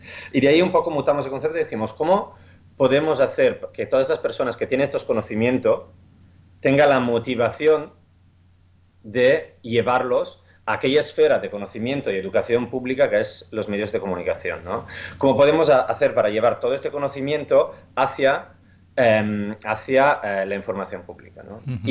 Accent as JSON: {"language": "Spanish", "country": "Italy", "second_language": "Spanish", "lives_now": "Spain", "said": "como habréis notado por el acento, soy italiano y en Italia no hay el grado de periodismo como tal"}